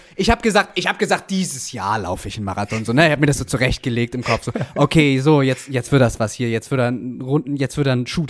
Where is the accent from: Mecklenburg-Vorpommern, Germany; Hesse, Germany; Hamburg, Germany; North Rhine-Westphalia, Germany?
Hamburg, Germany; da bin ich halt aufgewachsen in Hamburg